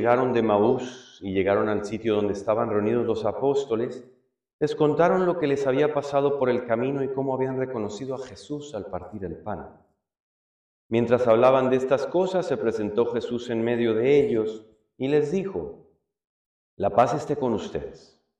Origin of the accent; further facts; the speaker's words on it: Guadalajara, Jalisco, Mexico; now in New York, United States; Estuve esta semana en mi tierra natal, en Guadalajara, porque fui a sacar unos estudios médicos.